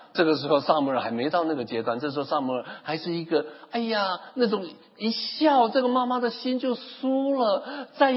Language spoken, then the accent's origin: Chinese; China; 所以我们中国人才会说细水怎么样长流